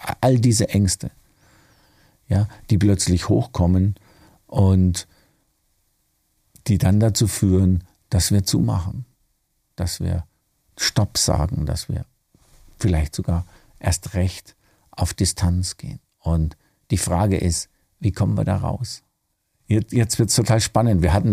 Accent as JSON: {"language": "German", "town": "Würzburg", "region": "Bavaria", "country": "Germany", "tie": "born or raised there", "said": "In Würzburg, ja, wo ich aufgewachsen bin, da hatte ich keine engen Freunde, die ich anrufen konnte."}